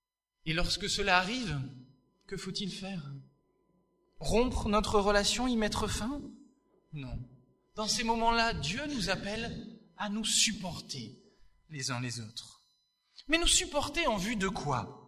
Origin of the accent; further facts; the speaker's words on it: Toulouse, Occitanie, France; also born or lived in Castres; Moi, personnellement, je ne suis pas d'ici. Je suis du Sud-Ouest. Je suis né à Castres, j'ai grandi dans le Sud-Ouest, à Toulouse. Je suis ici, avec mon épouse, on est arrivé depuis quoi ? 7 mois, 7-8 mois ? Ça fait 7 mois qu'on est là